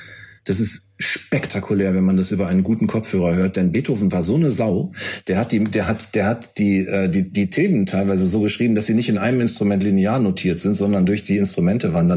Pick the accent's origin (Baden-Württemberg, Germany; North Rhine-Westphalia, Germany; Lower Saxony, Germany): North Rhine-Westphalia, Germany; Cologne; ich bin ja Kölner